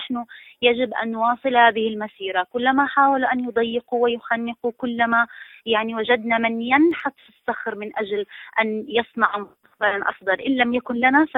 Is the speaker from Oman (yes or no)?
no; Gaza, Gaza Strip, Palestine; born there; شاعرة ولدت في غزة مهد وقبلة الصمود والكرامة.